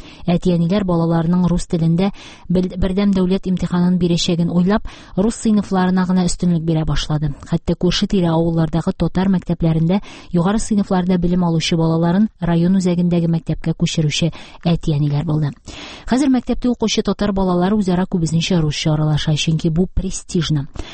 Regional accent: Tatarstan, Russia; Мин үзем саф татар авылында туып үстем, татар мәктәбен тәмамладым, фикер йөртүемдә татарча. Ләкин бу миңа рус телен камил дәрәҗәдә өйрәнергә комачау итмәде. Русча яхшы беләм һәм иркен аралаша алам.

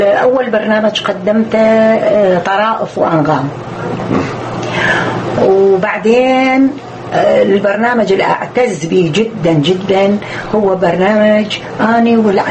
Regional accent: Baghdad, Baghdad Governorate, Iraq; born there; لا، مسقط راسي بغداد.

